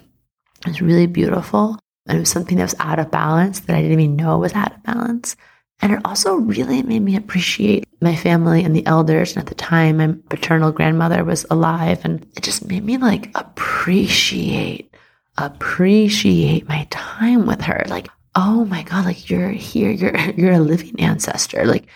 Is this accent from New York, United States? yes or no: yes; New York, United States; And I grew up in Long Island in Manhattan.